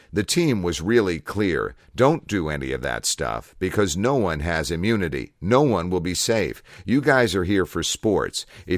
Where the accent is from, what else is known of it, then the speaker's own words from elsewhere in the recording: United States; I'm American, but just really quick, let me just clarify that I'm actually not in agreement with anything that's happening right now.